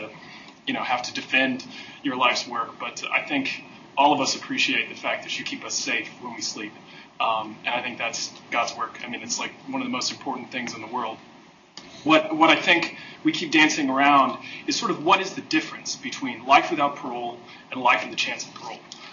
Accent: Georgia, United States; I'm 1L here. to Mr. Stimson, I come from Georgia, so big proponent of states' rights.

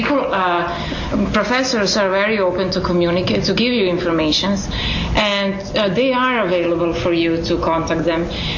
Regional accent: Serbia; Originally, I'm from Serbia

